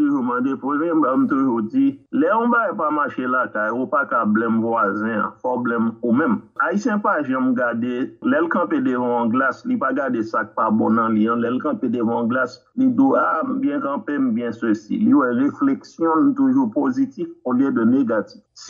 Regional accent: Haiti; en tant qu'Haïtien qui fait dans le pays

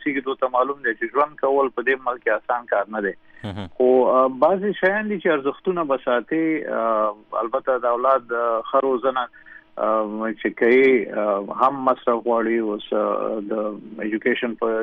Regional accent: Afghanistan; چې تاسو د کوم ځای یې نو اوله خبره دا چې د افغانستان یم جامعه پختنه جوه پختنه کلتور پختون

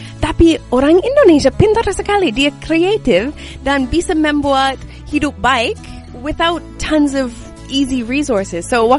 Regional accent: Canada; Indonesian is a second language; Saya orang Canada, dan di Canada kita ada banyak salju.

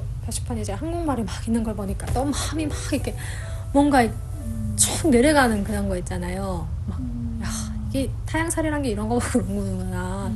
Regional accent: North Korea; now in South Korea; 그 북한 고향 냄새가 막 나는 거예요.

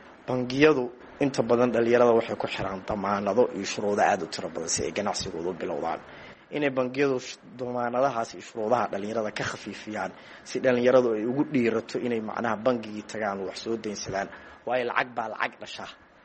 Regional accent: Galkayo, Mudug, Somalia; born or raised there

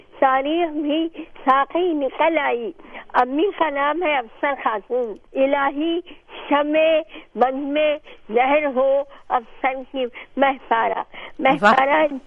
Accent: Raichur, Karnataka, India; born there; جب میں پیدا ہوئی تو یہ کرناٹک کا علاقہ تھا جہاں شیواجی مرے تھے اور عالمگیر کی آخری لڑائی ہوئی تھی

